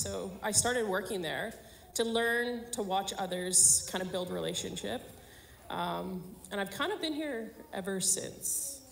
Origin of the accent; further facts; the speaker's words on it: Manitoba, Canada; I'm originally from Manitoba, and I came out here by choice.